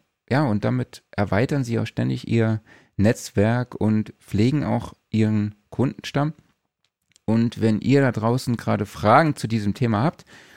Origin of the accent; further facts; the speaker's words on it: Saarland, Germany; ich habe es mir natürlich auf die Fahne geschrieben, so ein bisschen meine Heimat zu unterstützen, wo es geht.